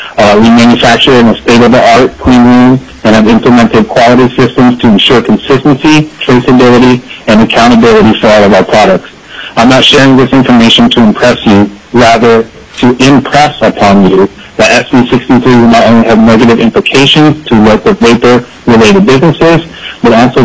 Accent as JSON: {"language": "English", "town": "Irvine", "region": "California", "country": "United States", "said": "I'm from Irvine, California."}